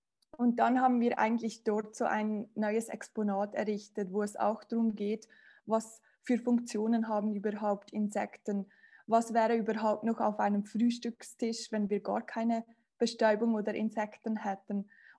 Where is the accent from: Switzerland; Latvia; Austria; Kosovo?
Switzerland; Valais; Also ich bin eigentlich eben aus der Schweiz, komme aus dem Wallis, vielleicht kennt jemand das Wallis, habe Biologie studiert, bin dann eigentlich zurückgekommen, wieder ins Wallis